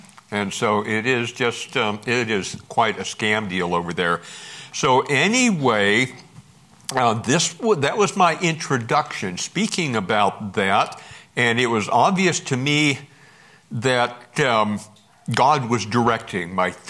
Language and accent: English; Alaska, United States; I'm from Alaska. It took a while getting used to days not changing to be very long or very short.